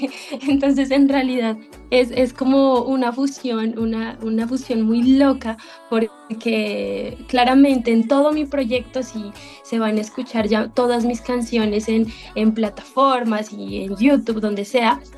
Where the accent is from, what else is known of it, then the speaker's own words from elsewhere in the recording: Ipiales, Nariño, Colombia; soy nariñense, soy de Ipiales, Nariño exactamente